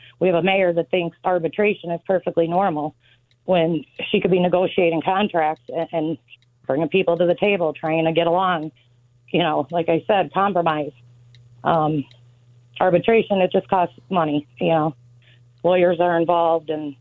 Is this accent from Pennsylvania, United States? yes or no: yes; Scranton, Pennsylvania, United States; Okay, so I am born and raised in Scranton. I grew up in Southside. We currently live in Westside.